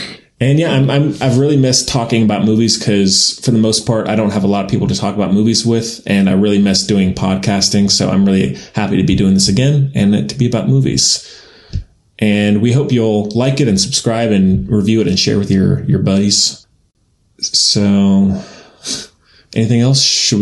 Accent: North Carolina, United States; now in Albuquerque, United States; Yeah, I'm in the military, and so we're stationed here. So that's the main reason. We're from North Carolina originally.

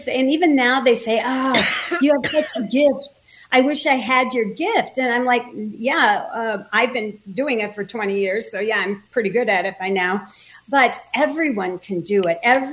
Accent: Minneapolis, Minnesota, United States; So I grew up in Minneapolis.

